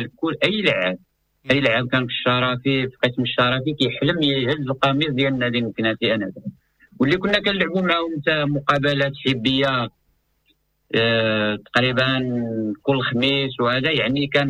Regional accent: Ain Taoujdate, Fès-Meknès, Morocco; born there; من مواليد 28/6/72 مجدد مدينة عين توجطات.

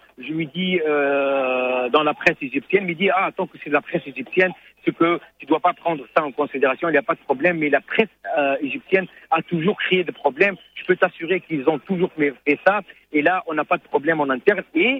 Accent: Tunisia; Je m'attends à un autre scénario complètement différent en tant que Tunisien.

